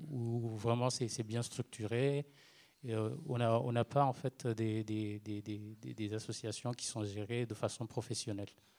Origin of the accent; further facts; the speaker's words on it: Moroni, Grande Comore, Comoros; je viens des Comores, Moroni.